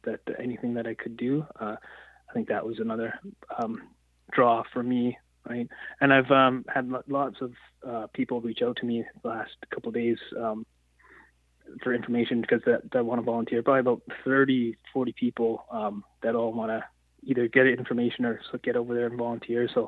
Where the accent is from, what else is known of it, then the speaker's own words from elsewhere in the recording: Prince George, British Columbia, Canada; also born or lived in Fraser Lake; I grew up, was born and raised in Prince George and Fraser Lake for the first half of my childhood, and came down to Powell River, Sunshine Coast area, and pretty much been down this way or Victoria since then.